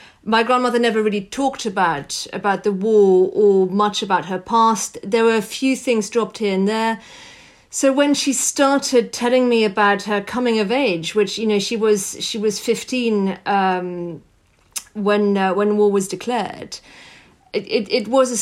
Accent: France; Well, my mother, you know, moved from Germany when she was 18 and rebuilt her life in France. I grew up in France.

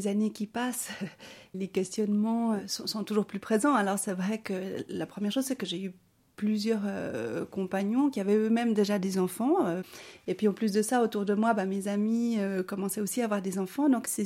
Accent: Bolivia; now in Lausanne, Switzerland; J'ai grandi, d'abord j'ai passé mon enfance en Amérique du Sud, en Bolivie. Mon papa est bolivien et ma maman suissesse.

